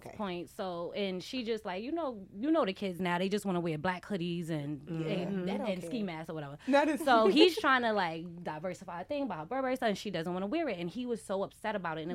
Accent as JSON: {"language": "English", "region": "New York", "country": "United States", "said": "I'm from New York."}